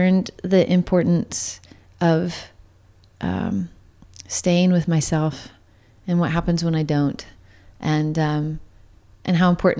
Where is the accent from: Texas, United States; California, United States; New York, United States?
California, United States; I grew up in Northern California most of my life, which was an odd combo to like grow up in Santa Cruz County and then grow up in a really conservative household.